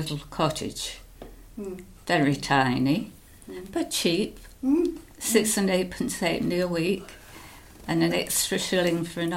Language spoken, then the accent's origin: English; Heybridge, East of England, United Kingdom; born there; I was born in Heybridge and later moved to Malden in 1959.